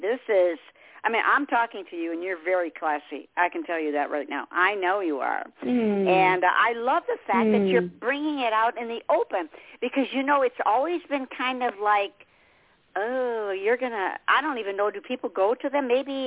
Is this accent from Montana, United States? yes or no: no; Detroit, Michigan, United States; and I'm from Detroit, Michigan.